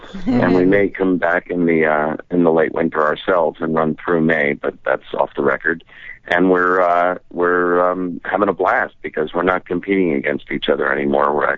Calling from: Las Vegas, Nevada, United States; I'm calling you from Las Vegas, Nevada.

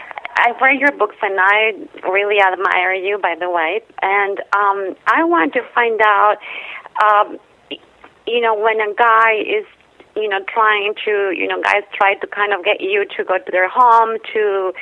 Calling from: Florida, United States; I am calling from Florida.

